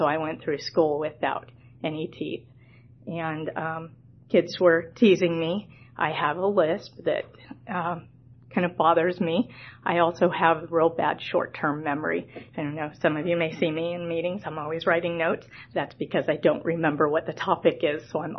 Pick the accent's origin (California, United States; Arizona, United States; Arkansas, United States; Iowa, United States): California, United States; Los Angeles; born there; I was born in Los Angeles, California, Halloween 1968, so I'm 50 right now.